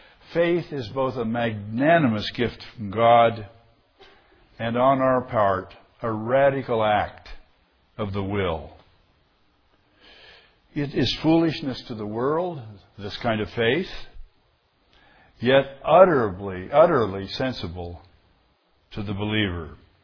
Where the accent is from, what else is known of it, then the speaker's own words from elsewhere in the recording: Ireland; not because I'm Irish, but because Jesus reigns.